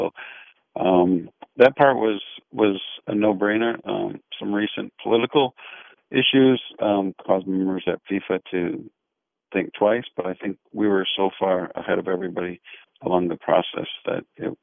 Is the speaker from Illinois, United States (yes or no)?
no; St. Paul, Minnesota, United States; born there; I was born in St. Paul, so it's going to revitalize that area.